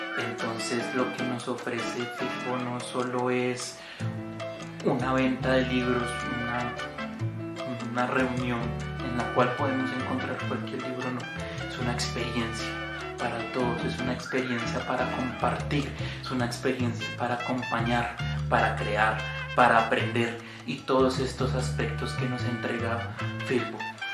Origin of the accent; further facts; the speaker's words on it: Colombia; la herramienta, digamos, más poderosa con la que tenemos para afrontar este proceso como colombianos.